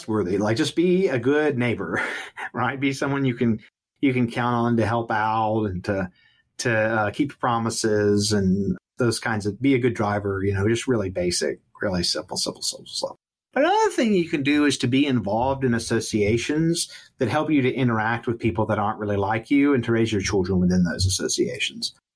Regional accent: Fairhope, Alabama, United States; This even happened in my hometown in South Alabama, Fairhope, Alabama, where one of the city councilmen ran on a platform of preventing more unsightly housing from being built in my upper crust suburb of Mobile, Alabama.

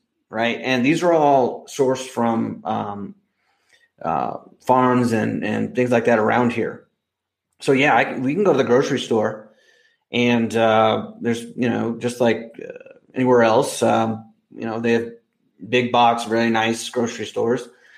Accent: United States; now in Mexico; I grew up in the United States and I know how it is

